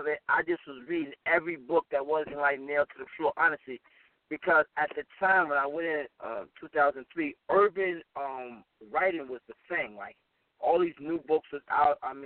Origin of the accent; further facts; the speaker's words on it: New York City, New York, United States; I'm from Harlem, New York. You know, I was born and raised there.